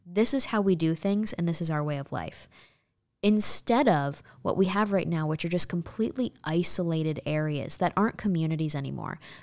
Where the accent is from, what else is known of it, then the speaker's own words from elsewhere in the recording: New York, United States; now in Texas, United States; I moved from New York State, to Texas.